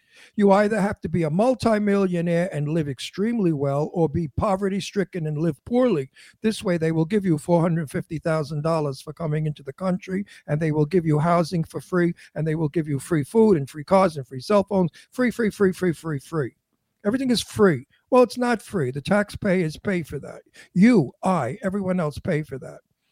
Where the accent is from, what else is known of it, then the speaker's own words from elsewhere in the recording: United States; Like I always say, I'm an American. And I want what's best for my country.